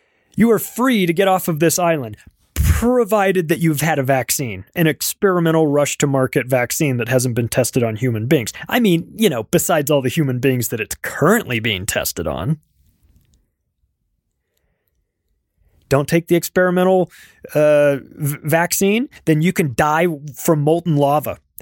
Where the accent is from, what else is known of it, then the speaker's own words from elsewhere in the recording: California, United States; moved away as an adult; I grew up in California. I lived there for 35 years. Didn't stick around for that one. As soon as they passed that, packed up, moved.